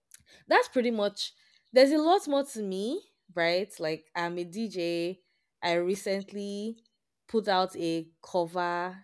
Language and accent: English; Nigeria; It, but like, I'm Nigerian, I'm in my 20s, I'm a software engineer